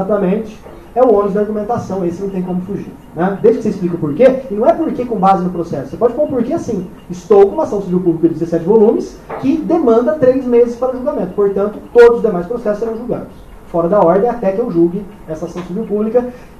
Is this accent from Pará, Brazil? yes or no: no; São Paulo, Brazil; aconteceu lá no meu estado, em São Paulo.